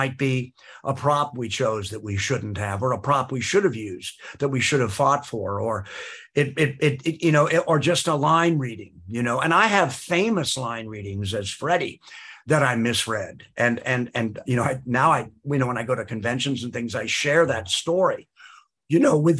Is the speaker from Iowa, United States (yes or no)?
no; Georgia, United States; accent: Georgia; kind of put to squint with my Georgia accent.